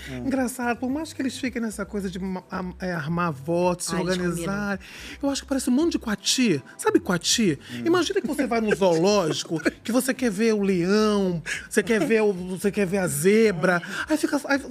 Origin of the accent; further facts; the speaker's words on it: Rio de Janeiro, Brazil; É que eu sou de Madureira, né, gente?